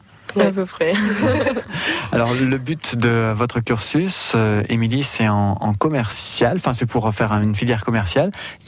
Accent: Grand Est, France; Sur la vie associative chez nous en Champagne-Ardenne

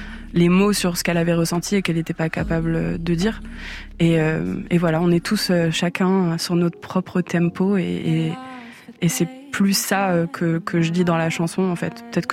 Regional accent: France; j'ai grandi dans une famille où on parlait beaucoup de langues. Ma mère est espagnole et mon père est portugais. Et donc, je suis née, je suis française.

